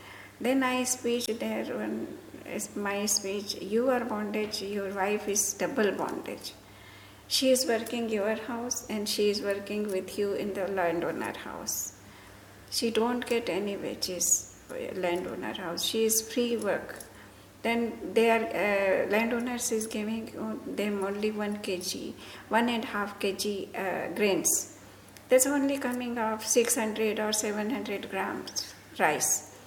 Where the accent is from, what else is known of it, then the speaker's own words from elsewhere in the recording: India; English is a second language; from India.